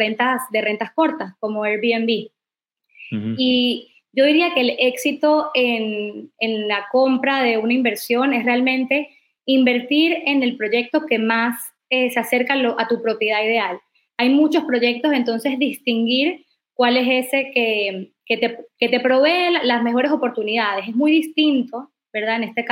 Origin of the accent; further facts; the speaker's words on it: Venezuela; yo soy de Venezuela